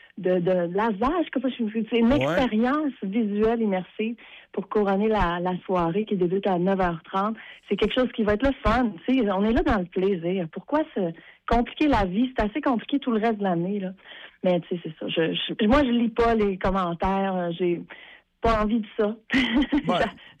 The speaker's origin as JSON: {"language": "French", "region": "Quebec", "country": "Canada", "said": "Puis moi, je suis québécoise et canadienne à la fois, c'est ça."}